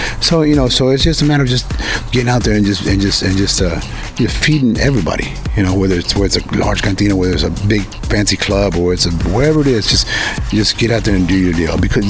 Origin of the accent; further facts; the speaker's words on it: Bryan, Texas, United States; You know, I'm originally from Bryan, Texas. I grew up in a small town, and that's the way I was raised.